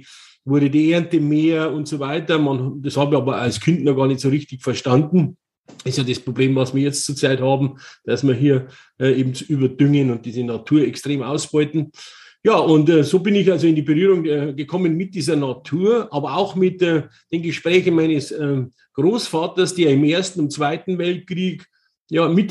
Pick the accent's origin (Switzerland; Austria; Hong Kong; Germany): Germany; Kühlstein; in den 60er Jahren, dieses kleine Dörfchen, wo ich aufgewachsen bin, Kühlstein, hatte, ja, sage ich mal, 5 Bauernhöfe und dann war es schon.